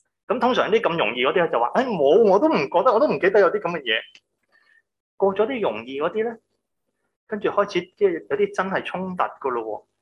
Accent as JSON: {"language": "Cantonese", "country": "Hong Kong", "said": "我哋香港人学嘅英文咧系好办公室嗰啲好荒谬嘅英文嚟。"}